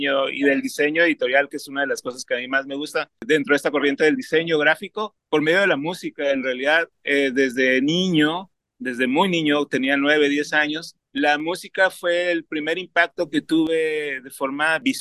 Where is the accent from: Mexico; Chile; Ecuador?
Mexico; Mexico City; mi familia es de Tampico, Tamaulipas, y yo crecí en la Ciudad de México, en realidad, y me acuerdo que en mis vacaciones iba a Tampico, Tamaulipas